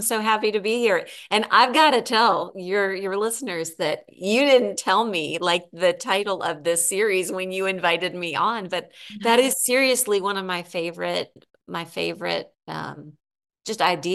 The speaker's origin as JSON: {"language": "English", "region": "California", "country": "United States", "lives_now": "Texas, United States", "said": "And I'm from California. We raised our kids there for the most part."}